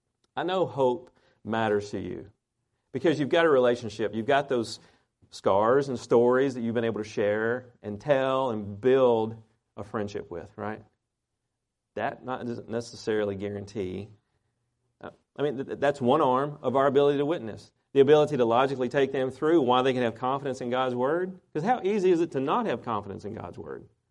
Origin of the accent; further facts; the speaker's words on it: Tennessee, United States; born there; I'm a Tennessean. I'm a Tennessean because I was born here.